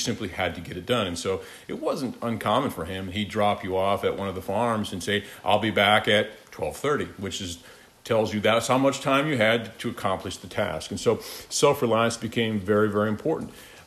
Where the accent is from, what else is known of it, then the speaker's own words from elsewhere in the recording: Iowa, United States; I grew up in Iowa, and I grew up on a family farm, and so born and raised in eastern Iowa, and still involved in that family operation today.